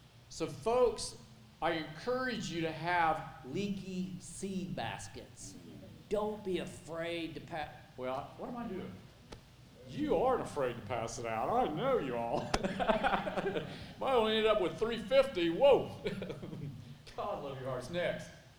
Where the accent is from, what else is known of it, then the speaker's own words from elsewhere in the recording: Lake County, United States; I said, "I'm from Lake County too."